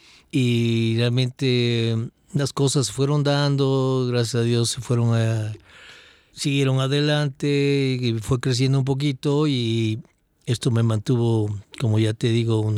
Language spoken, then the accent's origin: Spanish; Quito, Pichincha, Ecuador; Sí, yo soy de aquí de Quito y mis padres también y ya.